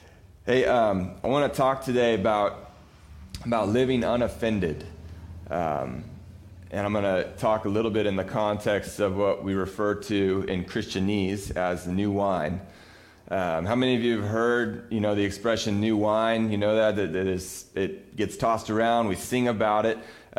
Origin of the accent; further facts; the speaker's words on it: Cambria, California, United States; now in Texas, United States; and we both grew up in Cambria. We're from Cambria, and we live in Texas now.